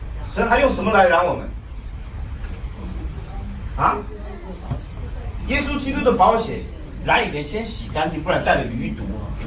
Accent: Taiwan; 那你讲可以，我们台湾人讲不行

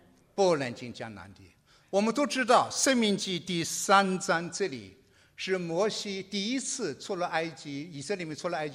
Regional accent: Shanghai, China; 我是上海人

